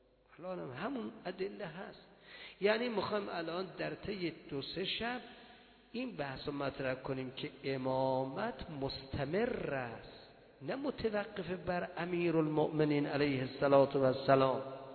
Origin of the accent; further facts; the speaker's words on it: Mashhad, Razavi Khorasan, Iran; بودم مشهدی، خراسانی هستم، از مشهد الرضا.